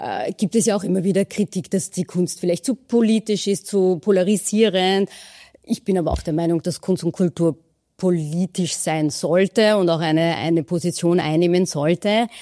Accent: Vienna, Austria; Als Wienerin bin ich auch sehr stolz auf die Wiener Festwochen

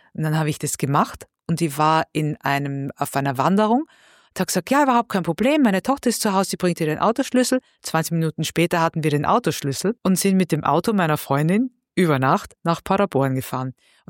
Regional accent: Austria; also born or lived in Bavaria; now in Düsseldorf, Germany; Dadurch, dass ich halt öfter umgezogen bin, aus Österreich nach Bayern, von Bayern nach Düsseldorf

